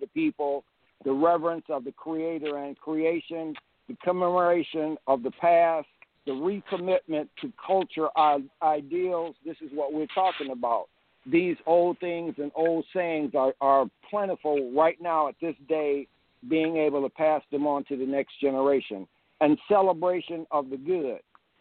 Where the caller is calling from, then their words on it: Georgia, United States; I'm calling you from Georgia.